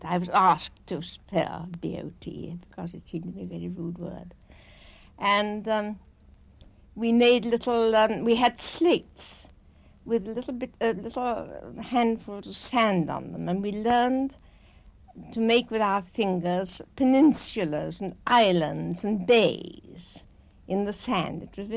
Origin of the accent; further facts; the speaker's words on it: London, United Kingdom; also born or lived in Liverpool; I was born in Liverpool, but at a very early age, when I was a very little girl, we must have come down to London, and we lived in a little villary house in Wandsworth Common.